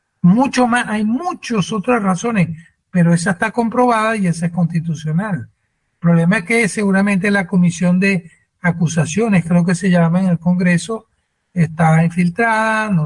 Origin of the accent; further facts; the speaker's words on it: Venezuela; No solo lo viví en mi país, Venezuela